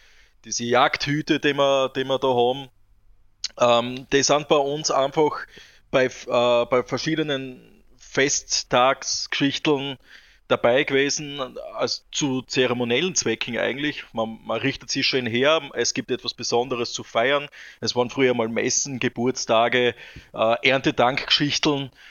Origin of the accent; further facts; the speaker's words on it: Styria, Austria; wir kommen zwar alle aus der Steiermark, aber ich bin persönlich im Süden aufgewachsen, also lebe im Süden der Steiermark